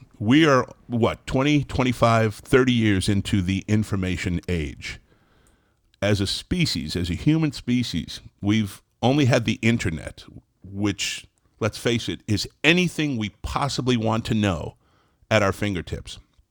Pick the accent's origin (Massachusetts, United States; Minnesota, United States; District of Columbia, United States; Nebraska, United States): Massachusetts, United States; I mentioned I grew up on Cape Cod, spent my summers out there.